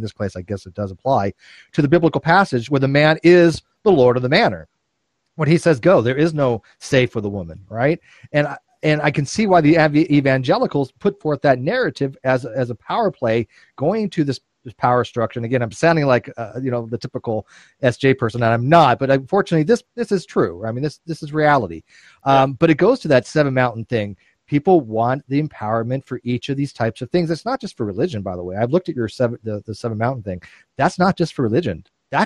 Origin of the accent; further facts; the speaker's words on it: California, United States; I'm from Orange County, so I mean, I take that very personally